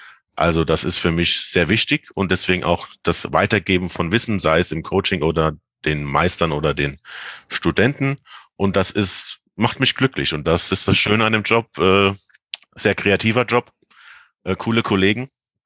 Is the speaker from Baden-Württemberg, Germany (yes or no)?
no; Rhineland-Palatinate, Germany; komme gebürtig aus dem Westerwald.